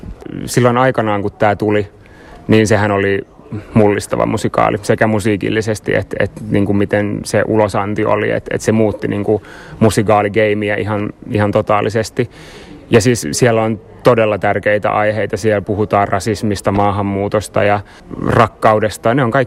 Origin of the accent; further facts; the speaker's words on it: Kauhajoki, South Ostrobothnia, Finland; mä oon kotoisin Kauhajoelta, synnyin siellä unkarilaiseen perheeseen ja siellä sitten mä oon pääosin kasvanut. Meillä on ollut tosiaan semmoinen tausta, että Unkari oli tosi vahvasti läsnä perhe-elämää ja kieli ja kulttuuri.